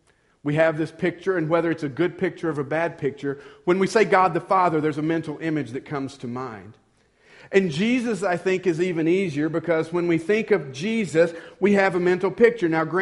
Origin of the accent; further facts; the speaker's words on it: the South, United States; I don't know if this was just a Southern thing growing up in the South, or if it's because I'm, you know, in my 40s now